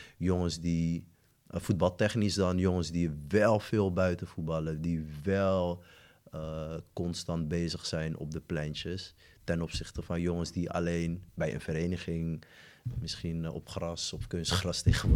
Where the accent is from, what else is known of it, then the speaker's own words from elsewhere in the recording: Rotterdam, South Holland, Netherlands; Ik kom dan uit Rotterdam-West, het oude Westen. Dat was voorheen, ja. Was geen makkelijke buurt in die zin.